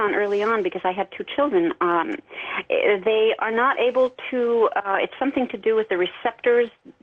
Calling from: Claremont, California, United States; Hello, I'm calling from Claremont, California.

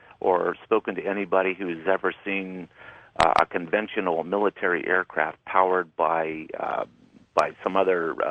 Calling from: Ohio, United States; from Ohio, by the way.

